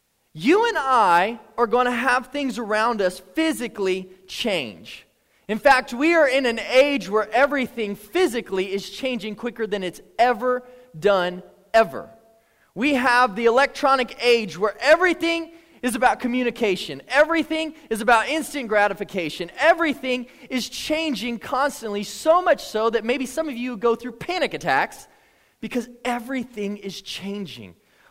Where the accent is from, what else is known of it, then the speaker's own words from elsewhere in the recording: New Mexico, United States; moved away as an adult; now in Texas; I was born and raised in New Mexico for 21 years, and even coming to Texas, a state over, very different, okay?